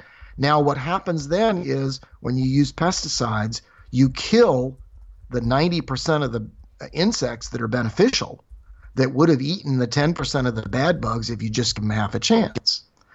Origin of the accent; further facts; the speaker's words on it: Roanoke, Virginia, United States; Well, I grew up in Roanoke, Virginia, and my father had a garden